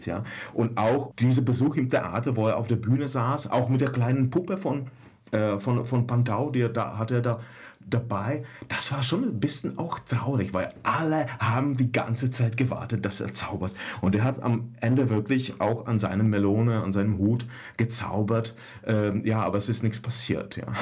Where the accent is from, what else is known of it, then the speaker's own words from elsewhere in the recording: Liberec Region, Czechia; German is a second language; im böhmischen Paradies in Český Raj, so heißt die Gegend, wo ich herkomme, in der Nähe von Lomnice nad Popelkou.